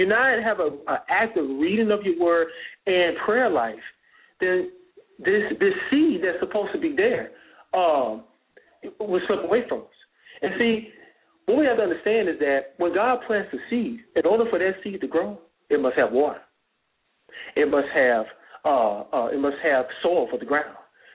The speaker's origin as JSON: {"language": "English", "town": "Houston", "region": "Texas", "country": "United States", "tie": "born or raised there", "said": "I was born and raised in Houston, we'd have massive floods."}